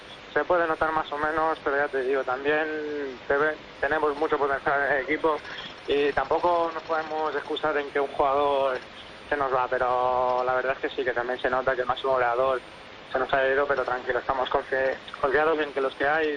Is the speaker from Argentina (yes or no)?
no; Calaf, Catalonia, Spain; era muy pequeño iba con un balón siempre pegado a los pies. Empecé desde muy pequeñito en el equipo de mi pueblo